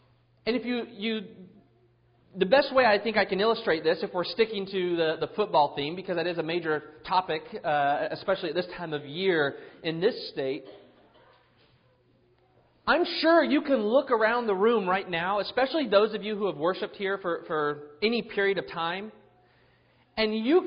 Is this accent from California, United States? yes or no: yes; California, United States; And then you have a couple lonely USC fans because I grew up in California, right?